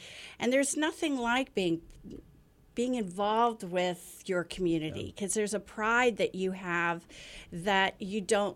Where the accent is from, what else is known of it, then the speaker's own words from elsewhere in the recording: Bethlehem, Pennsylvania, United States; So I'm born and raised in Bethlehem and just turned 60, so I've been here quite a while.